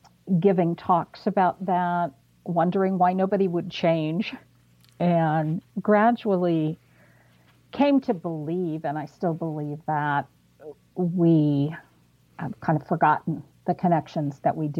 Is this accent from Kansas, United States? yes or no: yes; Kansas, United States; I say sometimes that I think I'm so passionate about trees because I grew up in Kansas and there were so few of them.